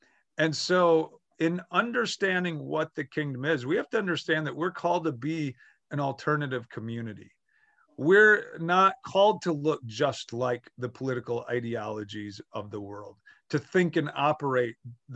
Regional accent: Wisconsin, United States; I grew up in Wisconsin.

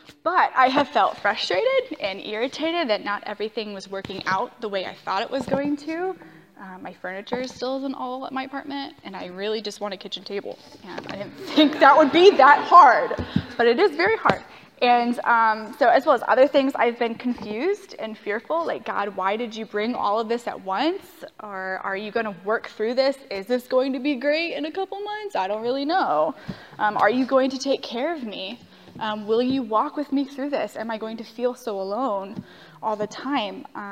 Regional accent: Cincinnati, Ohio, United States; So I just moved up here about a month and a half ago. I'm from Cincinnati.

